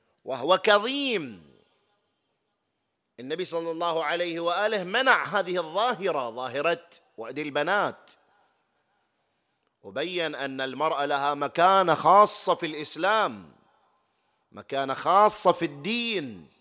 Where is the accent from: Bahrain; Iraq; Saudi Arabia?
Bahrain; شوف مستوى العفة عندنا في البحرين، شوف مستوى الحجاب والستر عندنا في البحرين